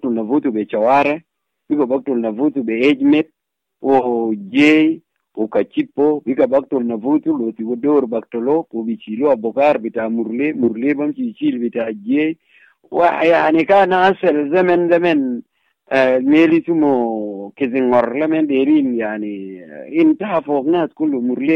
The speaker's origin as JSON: {"language": "Arabic", "town": "Pibor", "region": "Greater Pibor Administrative Area", "country": "South Sudan", "said": "انا من مصر بتاع بيبور كاونتي وضع بولايه"}